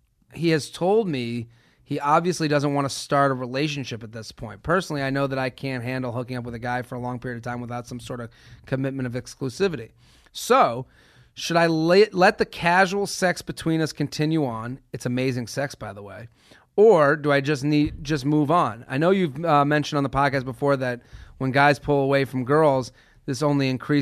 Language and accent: English; Massachusetts, United States; I came from Massachusetts to Penn State